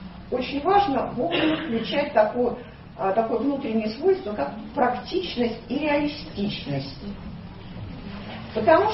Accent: Donetsk, Donetsk Oblast, Ukraine; now in Kyiv, Ukraine; Значит, я из Донецка, но сейчас я живу почти год живу в Киеве.

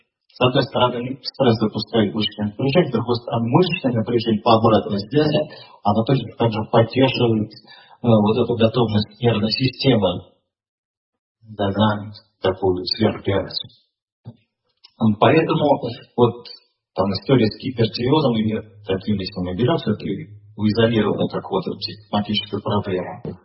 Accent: Volga region, Russia; ну вот я вот из Поволжья, да, Поволжья, это дефицит йода.

